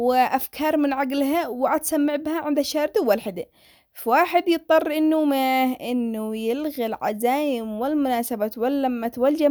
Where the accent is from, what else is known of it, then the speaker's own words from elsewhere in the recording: Yemen; هذا حال معظم الرجال عندنا في اليمن